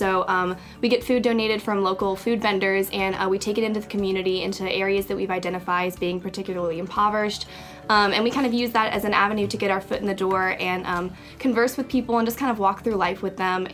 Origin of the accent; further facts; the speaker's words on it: Nashville, Tennessee, United States; I'm an intercultural studies major, and I'm from Nashville, Tennessee, so I'm not too far from home.